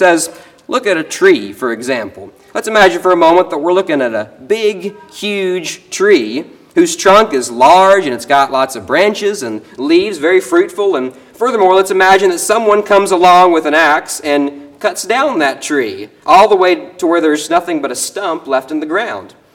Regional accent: West Virginia, United States; Now, back where I grew up in West Virginia, I get to see this kind of thing happen a lot.

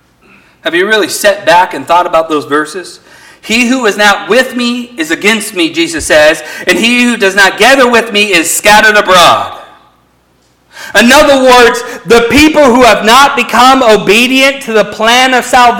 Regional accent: California, United States; even though I'm from California. We got a lot of goats in California.

